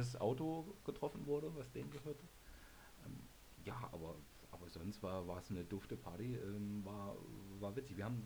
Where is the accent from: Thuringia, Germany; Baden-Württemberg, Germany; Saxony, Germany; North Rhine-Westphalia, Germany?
Thuringia, Germany; Weißwürste, das ist in Tradition bei uns in Thüringen.